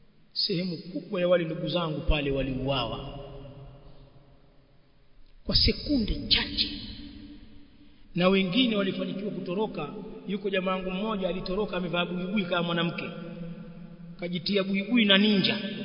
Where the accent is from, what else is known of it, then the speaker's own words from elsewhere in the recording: Tanzania; haya tuliyozungumza kwa miaka mingi kule kwetu Tanzania